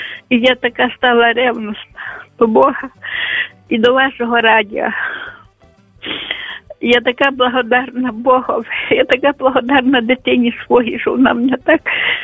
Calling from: Chernivtsi, Chernivtsi Oblast, Ukraine; Я із Чернівець.

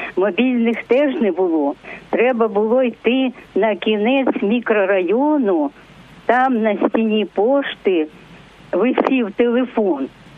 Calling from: Kharkiv, Kharkiv Oblast, Ukraine

